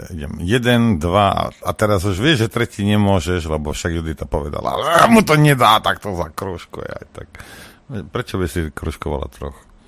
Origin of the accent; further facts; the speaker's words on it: Prievidza, Trenčín Region, Slovakia; now in United States; pochádzam z Prievidze, žijem v Spojených štátoch 20 rokov